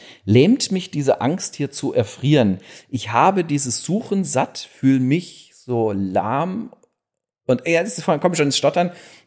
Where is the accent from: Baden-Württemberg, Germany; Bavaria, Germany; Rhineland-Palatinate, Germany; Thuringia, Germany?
Bavaria, Germany; Munich; born there; Ich bin ja in München geboren